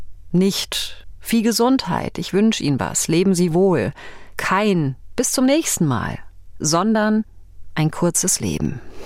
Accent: North Rhine-Westphalia, Germany; now in Leipzig, Germany; in meinem Heimatdorf in Nordrhein-Westfalen

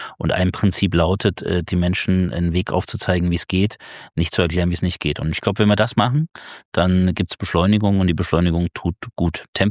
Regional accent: Thuringia, Germany; damit ich mein Heimatland in die Zukunft führe

